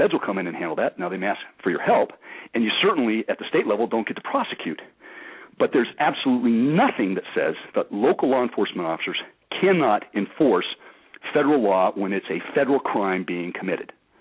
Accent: Tucson, Arizona, United States; I grew up in Southwest Arizona there, in Tucson

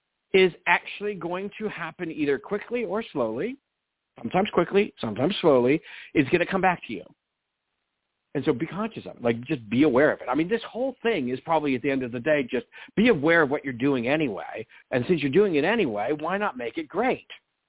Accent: California, United States; I'm from Southern California, so I've seen this my whole life

